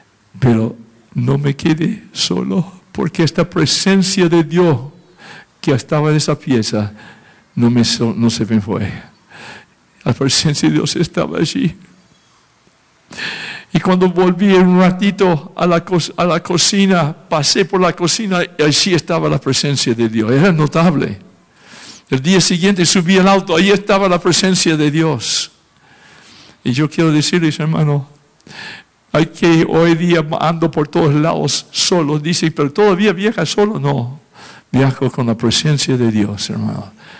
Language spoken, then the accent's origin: Spanish; Oregon, United States; born there; volví al norte, a la ciudad donde yo nací, en Oregón